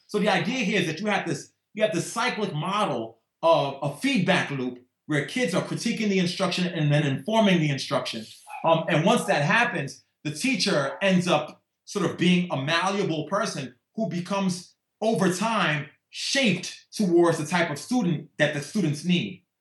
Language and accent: English; The Bronx, New York, United States; but wait, guys, I'm Black. I'm from the Bronx. I'm teaching in the Bronx.